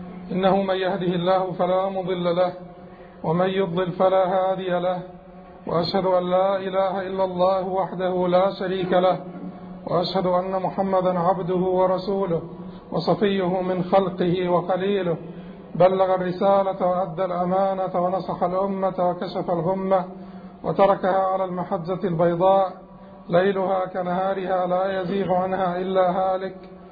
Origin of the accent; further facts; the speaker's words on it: Egypt; تمر بها بلادنا مصر